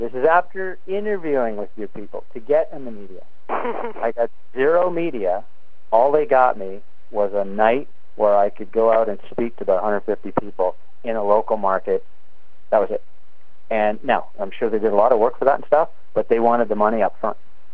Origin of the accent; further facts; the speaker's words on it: Canada; a kid growing up in Canada